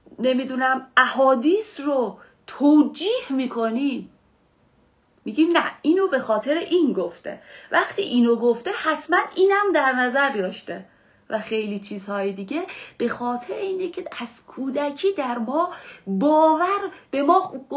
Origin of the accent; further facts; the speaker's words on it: Iran; من ایرانیم.